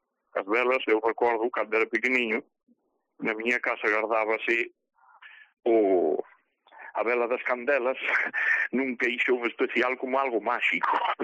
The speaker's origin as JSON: {"language": "Galician", "town": "Santo Tomé de Lourenza", "region": "Galicia", "country": "Spain", "said": "Eu son de Santo Tomé de Lourenza, e houve hasta non fai moito tempo houve ese costume."}